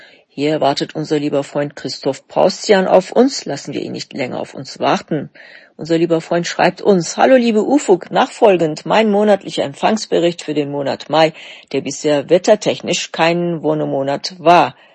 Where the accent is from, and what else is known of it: Baku, Azerbaijan; born or raised there; now in Berlin, Germany